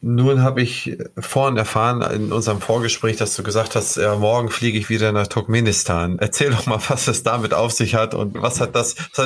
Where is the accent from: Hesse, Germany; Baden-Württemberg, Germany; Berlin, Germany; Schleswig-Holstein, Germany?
Schleswig-Holstein, Germany; Ich bin hier als Holsteiner, kann ich mit dem Titel Sanitätsrat gar nicht so viel anfangen.